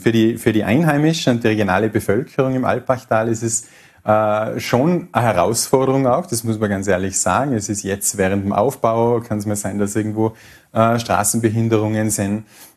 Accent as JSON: {"language": "German", "region": "Tyrol", "country": "Austria", "said": "als Tiroler macht es mich stolz"}